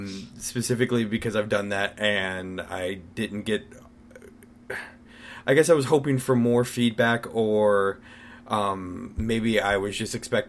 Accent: United States; it's my right as an American to criticize my country and my government.

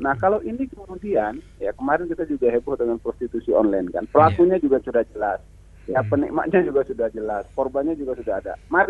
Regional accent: Aceh, Indonesia; di kampung saya ini ada proyek besar nih

